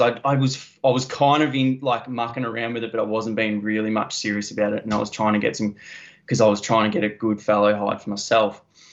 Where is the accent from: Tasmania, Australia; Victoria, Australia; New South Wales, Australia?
Victoria, Australia; I am from Eastern Victoria, so born and bred, just pretty much an area out of the city from Victoria. I was very lucky. I grew up on an orchard.